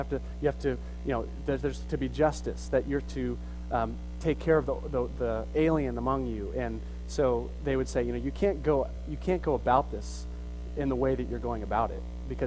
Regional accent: United States; at least as a American person observing this

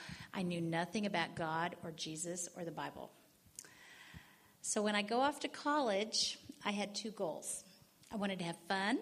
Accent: Texas, United States; I was raised in Texas. I had a very happy childhood from what I remember.

